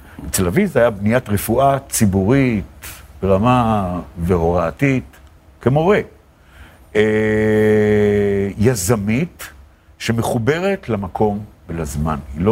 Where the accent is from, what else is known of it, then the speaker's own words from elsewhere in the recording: Tel Aviv, Tel Aviv District, Israel; also born or lived in Jerusalem; אני גדלתי בבית בתל אביב, משפחה, נועדתי בירושלים, אבל אבי קיבל אפשרות עשייה בתל אביב